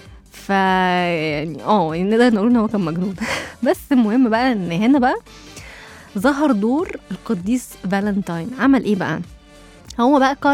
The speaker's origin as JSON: {"language": "Arabic", "country": "Egypt", "said": "عشان انتوا عارفين احنا كمصريين بنحب نحط التاتش بتاعنا كده في وسطنا"}